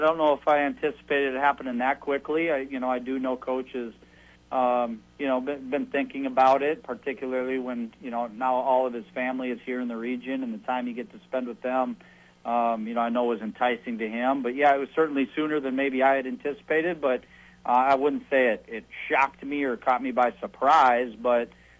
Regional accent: Blaine, Minnesota, United States; Yeah, I think, you know, growing up in Blaine was an awesome. It was an awesome football community.

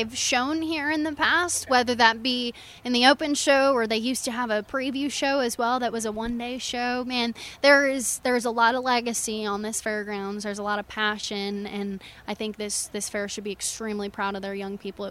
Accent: Hudson, Illinois, United States; So I'm originally from Hudson, Illinois, so McLean County.

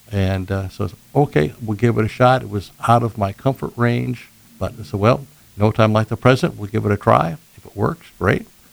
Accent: Yankton, South Dakota, United States; also born or lived in Boston; I grew up in Yankton. I was born in Boston, Massachusetts.

